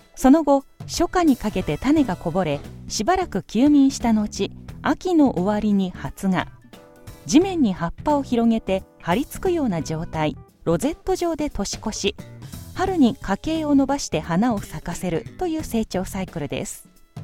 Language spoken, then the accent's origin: Japanese; Kobe, Hyogo, Japan; 今日も朝から地元の神戸はもちろん各地でもね